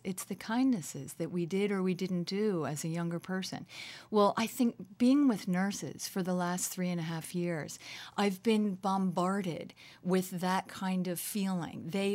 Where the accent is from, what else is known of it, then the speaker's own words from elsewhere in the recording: Lancaster, Pennsylvania, United States; growing up in Amish country in Lancaster, Pennsylvania